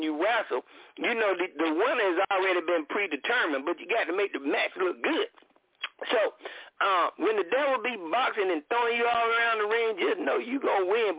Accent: New Jersey, United States; they told me I talk too fast because I'm from New Jersey.

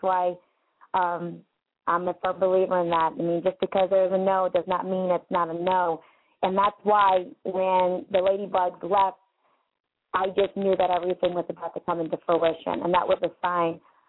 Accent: Philadelphia, Pennsylvania, United States; but it's going to be patriotic because I'm from Philadelphia.

